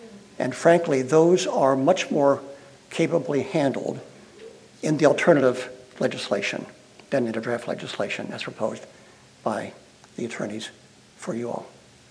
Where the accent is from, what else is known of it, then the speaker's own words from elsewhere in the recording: Delaware, United States; I'm from Newcastle County. The GDP of Newcastle County has declined every year for 10 years, gone down.